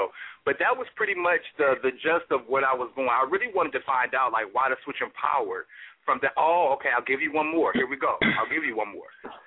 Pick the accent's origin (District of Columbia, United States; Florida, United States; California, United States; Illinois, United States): District of Columbia, United States; Washington; All over. D.C. originally.